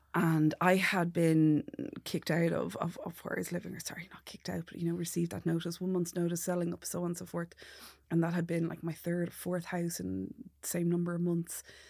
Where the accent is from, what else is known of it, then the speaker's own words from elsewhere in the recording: Ireland; what would that look like as an Irish person, brought up Catholic, compared to an Egyptian man brought up Muslim?